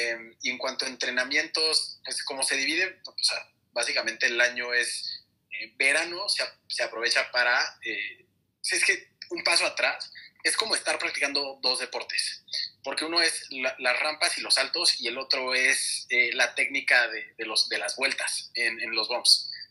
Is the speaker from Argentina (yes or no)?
no; Mexico; nací, crecí en México, muy lejos de la nieve, muy lejos de las montañas